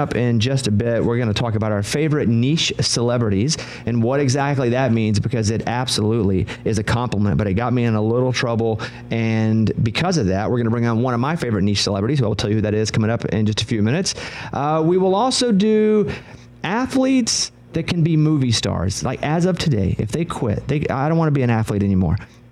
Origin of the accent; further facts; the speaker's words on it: Arkansas, United States; Jerry Jones has been so kind to me because I'm from Arkansas, and he took us in.